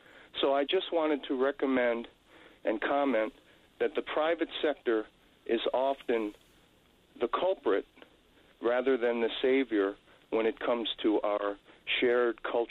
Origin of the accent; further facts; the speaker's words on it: Buffalo, New York, United States; I'm from Buffalo, and my mother's there right now, and thankfully she's only got a couple inches of snow.